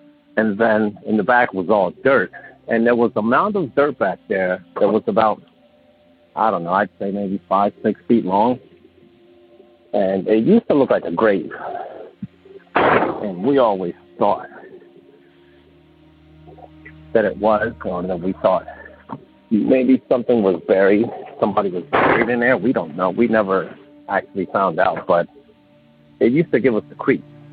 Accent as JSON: {"language": "English", "town": "Philadelphia", "region": "Pennsylvania", "country": "United States", "said": "I had called last week for the first time. I'm from Philadelphia"}